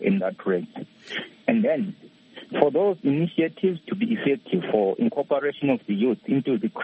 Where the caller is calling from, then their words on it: Johannesburg, Gauteng, South Africa; I'm calling you from Houghton Estates in South Africa, Joburg.